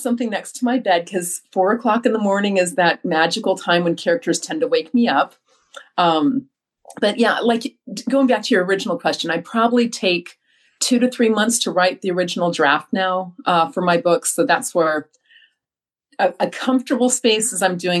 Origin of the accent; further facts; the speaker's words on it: Arizona, United States; So I grew up in Arizona and they have no daylight savings time.